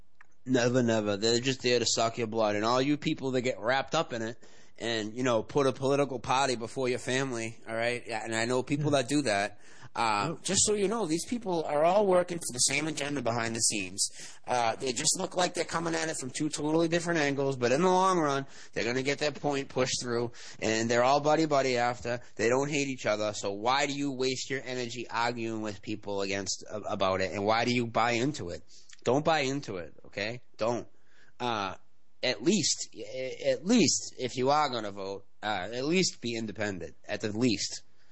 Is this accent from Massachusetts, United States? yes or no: yes; Boston, Massachusetts, United States; I'm from Boston, so it would be like me, right?